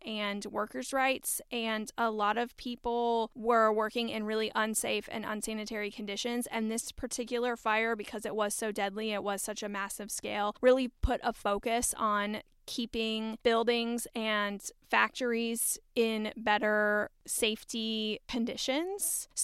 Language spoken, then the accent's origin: English; United States; As an American, the concept of not immediately evacuating in the event of a fire got me thinking about where our fire policies actually come from.